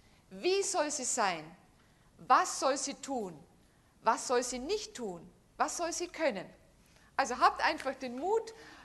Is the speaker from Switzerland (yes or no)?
no; Austria; now in Germany; Österreich, genau. Ich bin eine waschechte Österreicherin.